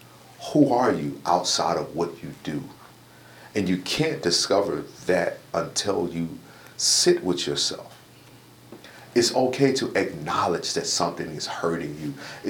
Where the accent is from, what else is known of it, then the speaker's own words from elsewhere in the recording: the South, United States; And I remember I grew up in the South. It was considered, this is a white folks thing.